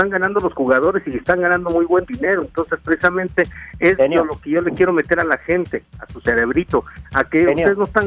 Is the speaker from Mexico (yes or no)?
yes; Mexico; simplemente nosotros como mexicanos, no ganamos absolutamente nada.